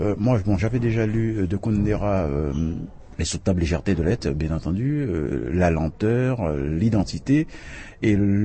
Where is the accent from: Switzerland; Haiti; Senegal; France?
Haiti; que je retourne chez moi en Haïti